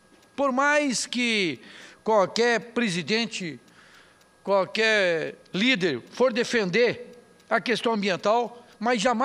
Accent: Santa Catarina, Brazil; moved away as an adult; also born or lived in Rondônia; Nós, senhor presidente, se mudamos de Santa Catarina para o estado de Rondônia, na época do território, em 1977.

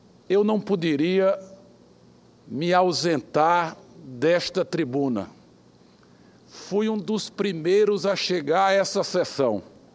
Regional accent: Petrolina, Pernambuco, Brazil; vão falar muitos petrolinenses, vão falar filhos da minha terra

